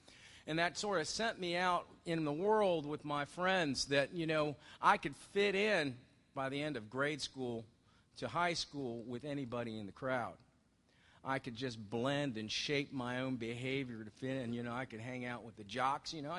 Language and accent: English; Tampa, Florida, United States; also born or lived in Montana; I was born up in Montana. My father was in the military. He was a pilot, bomber pilot. My mom was an immigrant from Germany, half Jew, survived the war and World War II. Both of them self-made, and that when he retired, they retired back down here to Tampa after I was born